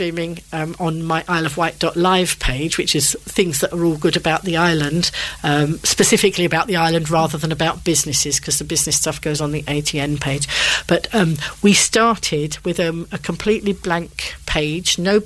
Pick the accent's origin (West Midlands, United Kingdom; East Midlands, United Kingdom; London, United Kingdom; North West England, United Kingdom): London, United Kingdom; moved away as an adult; now in Isle of Wight, United Kingdom; I wasn't born and bred on the island. I grew up in London and came to the island when I was 50.